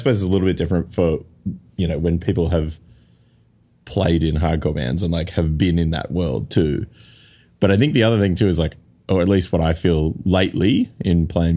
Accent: Canberra, Australian Capital Territory, Australia; But growing up in Canberra, like every show was a mixed bill show.

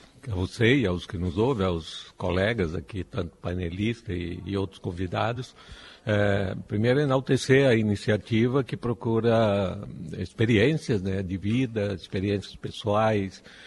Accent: Goiás, Brazil; born there; also born or lived in Bahia; eu nasci em Goiás, morei na Bahia e vivo aqui há 44 anos

